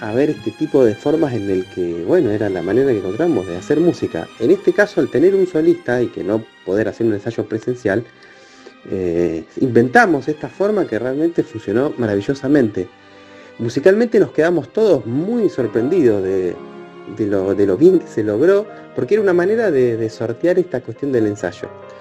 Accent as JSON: {"language": "Spanish", "town": "Rosario", "region": "Santa Fe", "country": "Argentina", "said": "como siendo rosarino de una ciudad que tiene un río"}